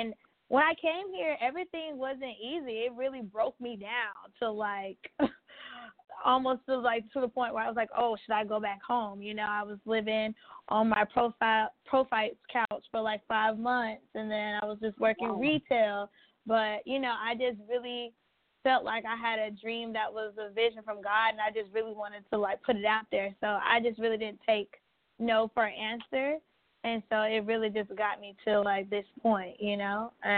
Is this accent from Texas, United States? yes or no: no; Birmingham, Alabama, United States; now in New York City, United States; I'm from Birmingham, Alabama. I moved up to New York City 4 years ago.